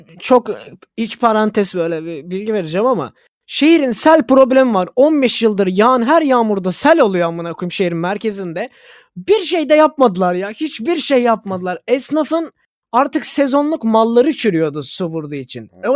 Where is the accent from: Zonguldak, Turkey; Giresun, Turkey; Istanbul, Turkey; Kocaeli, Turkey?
Zonguldak, Turkey; Ben bir Zonguldaklı olarak bunu söylüyorum.